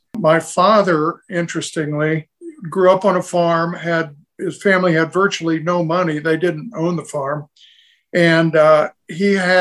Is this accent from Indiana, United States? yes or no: yes; Remington, Indiana, United States; Well, growing up in Remington, Indiana in the 40s and 50s, I was born in 1942 and graduated from high school in 1960. So it was really those 18 years that I lived in Remington.